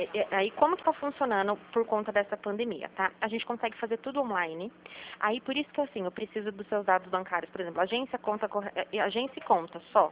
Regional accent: São Paulo, Brazil; eu sou aqui do estado de São Paulo.

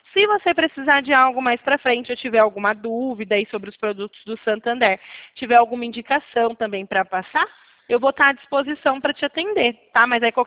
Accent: Limeira, São Paulo, Brazil; Porque eu também sou daqui de Limeira, né? Faculdade, trabalho na prefeitura

